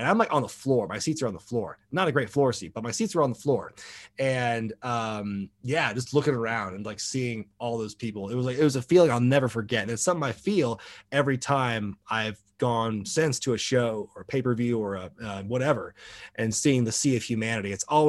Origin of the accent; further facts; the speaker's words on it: Portland, United States; because I'm from Portland originally. That's a 3-hour drive.